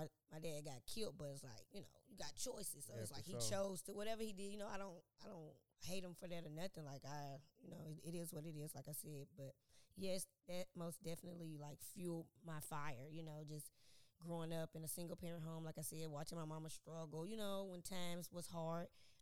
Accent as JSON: {"language": "English", "town": "Nashville", "region": "Tennessee", "country": "United States", "said": "But speaking of my upbringing, you know, I'm from Eastside, Nashville, Tennessee, you feel me?"}